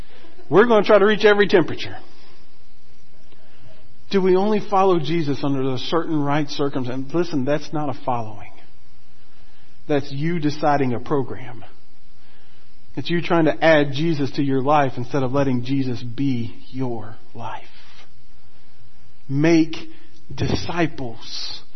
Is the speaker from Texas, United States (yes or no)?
yes; Texas, United States; accent: Texan; As best as my Texan can get it.